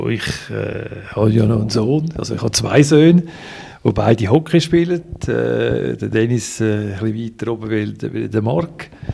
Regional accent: Bülach, Zurich, Switzerland; Weil ich auch in Bülach, wo ich aufgewachsen bin

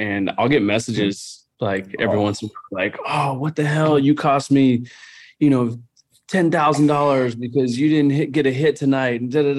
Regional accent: California, United States; Everyone asks me, I'm from Southern California, how I became a Dolphins fan.

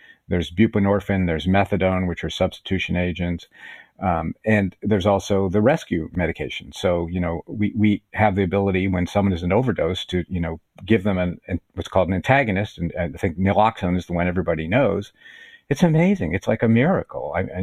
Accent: West Virginia, United States; I'm a kid from West Virginia. I never expected to be here.

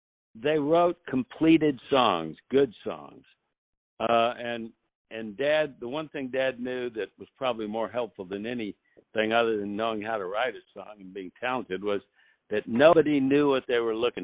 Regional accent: Nashville, Tennessee, United States; But basically, I grew up in Nashville, and I realized that I was right. Almost everybody was in the music business.

